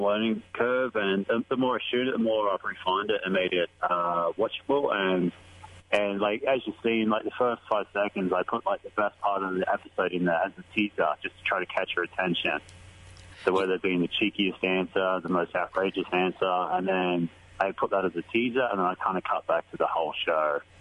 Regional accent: Australia; accent: Australian; every single day I probably get a comment on my accent. It's really nice. I like being unique.

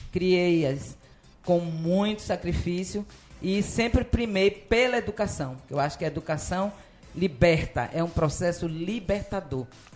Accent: Ilhéus, Bahia, Brazil; filha de Ilhéus, amo Ilhéus, nasci aqui em Ilhéus, cresci aqui

